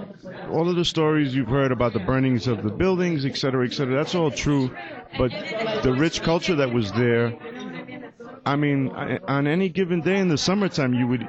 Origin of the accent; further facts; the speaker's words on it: New York City, New York, United States; when I was a kid, growing up in the South Bronx, there was a lot of music happening.